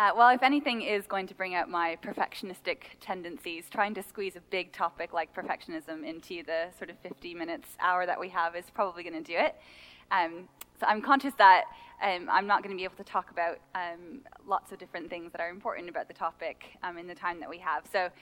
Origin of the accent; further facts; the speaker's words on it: Canada; also born or lived in Philadelphia; now in Cambridge, United Kingdom; I'm originally from Canada, and then moved to Philadelphia for a couple of years in the States, and now have been here in the UK for 2.5 years. I live in Cambridge